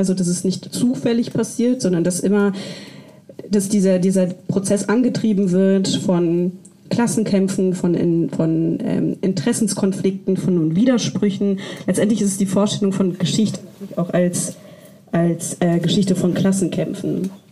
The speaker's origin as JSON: {"language": "German", "region": "West Germany", "country": "Germany", "tie": "born or raised there", "said": "meine Großeltern waren BäuerInnen in Kurdistan und ich bin in Westdeutschland aufgewachsen."}